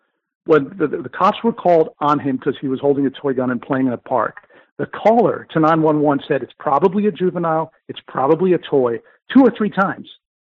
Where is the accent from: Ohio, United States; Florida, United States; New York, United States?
New York, United States; New York City; and I'm a New Yorker, is buying a $100 million condo overlooking Central Park